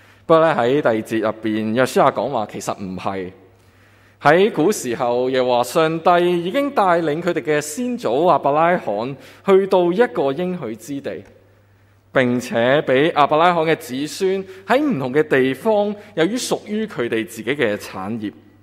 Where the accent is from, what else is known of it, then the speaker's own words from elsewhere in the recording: Hong Kong; 我们会知道我们香港人的人工其实都不算低。